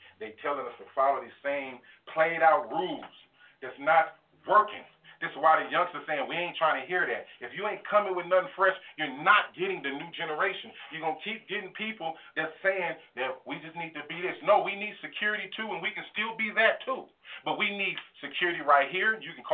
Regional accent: Lake Wales, Florida, United States; born there; I'm born from Florida, Polk County, Lake Wales. I got folks out there too.

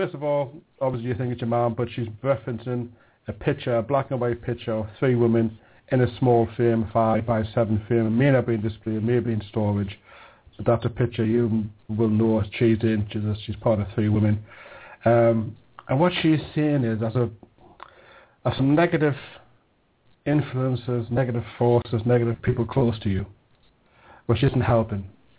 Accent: Blyth, North East England, United Kingdom; My hometown of Blyth, where he lives now.

